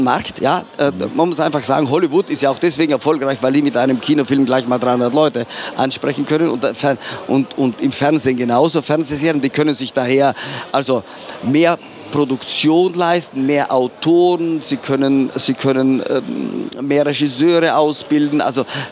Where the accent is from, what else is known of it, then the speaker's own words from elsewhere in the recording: Trentino-Alto Adige, Italy; Und ich als Südtiroler, sprich mit Passaporto Italiano